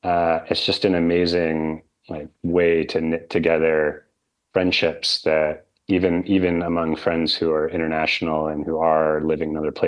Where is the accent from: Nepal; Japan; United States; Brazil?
United States; New England; I grew up in part in New England in September and October when the leaves change